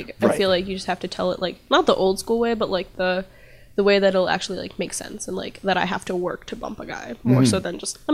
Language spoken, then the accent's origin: English; Chicago, Illinois, United States; And like, we're from Chicago.